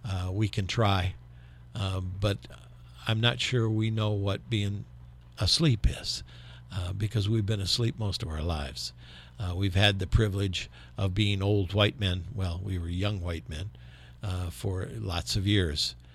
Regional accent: South Bend, Indiana, United States; I was raised in South Bend, Indiana when I was young

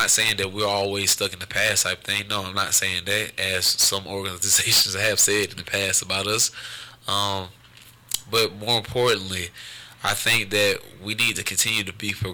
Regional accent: Atlanta, Georgia, United States; Yeah, he's from Adamsville, and I'm from Adamsville, Atlanta, Georgia as well.

